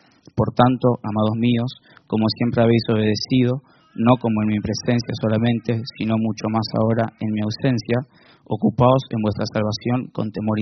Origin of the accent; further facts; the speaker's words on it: Buenos Aires, Argentina; born there; nací en Buenos Aires.